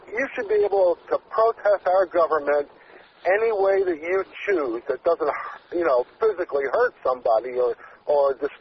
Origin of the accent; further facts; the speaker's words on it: United States; It's our duty as American citizens, if we disagree with our government, to protest and speak out against it.